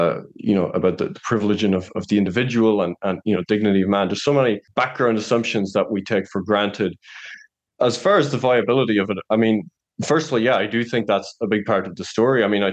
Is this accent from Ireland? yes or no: yes; Ireland; I especially see that as an Irish person